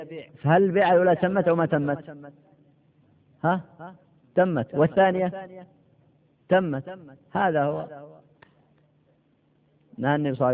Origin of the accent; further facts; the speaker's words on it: Yemen; ما يقال عندنا في اليمن يقال عصفور في اليد ولا عشرة فوق الشجرة